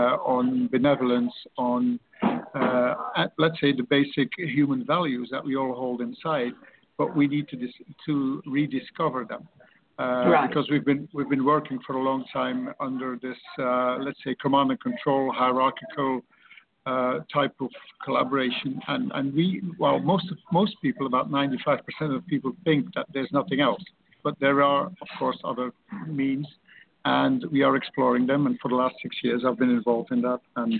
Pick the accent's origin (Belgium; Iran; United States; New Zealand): Belgium; English is a second language; I'm from Belgium, and I used to be a policeman for 36 years.